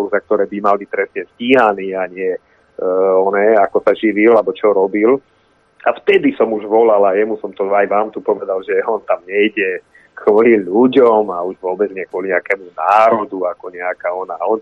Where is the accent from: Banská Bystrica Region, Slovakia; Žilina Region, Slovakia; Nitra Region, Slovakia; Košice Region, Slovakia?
Žilina Region, Slovakia; Turčianske Teplice; poznám, lebo som z Turčianskej Teplíc.